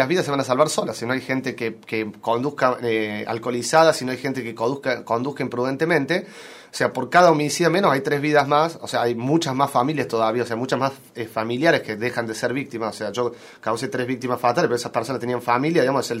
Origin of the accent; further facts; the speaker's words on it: El Bolsón, Río Negro, Argentina; Soy del Bolsón